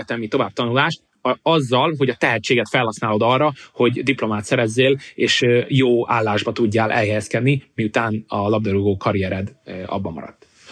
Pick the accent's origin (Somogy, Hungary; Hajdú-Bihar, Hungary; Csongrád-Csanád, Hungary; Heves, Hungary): Csongrád-Csanád, Hungary; Szeged; Én mindig szoktam mondani, mivel szegedi vagyok, hogy engem követ a bevándorlási probléma.